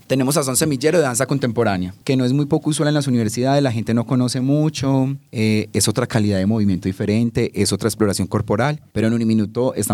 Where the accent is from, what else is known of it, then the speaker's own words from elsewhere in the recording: Antioquia, Colombia; somos antioqueños, entonces tenemos ritmos antioqueños de danza